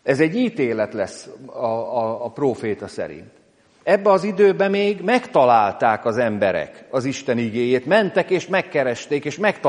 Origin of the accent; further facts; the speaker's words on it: Tápiószele, Pest, Hungary; Én gyerekkoromban ugye Tápiószelén nőttem föl